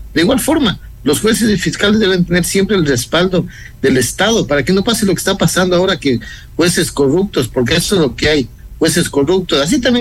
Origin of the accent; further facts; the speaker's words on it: Ecuador; somos el pueblo ecuatoriano que debemos estar unidos para combatir al crimen organizado.